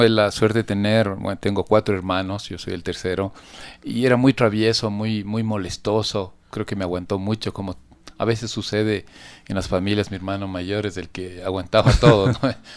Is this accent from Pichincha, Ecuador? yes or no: yes; Quito, Pichincha, Ecuador; Yo soy quiteño y a los quiteños nos encanta el locro quiteño.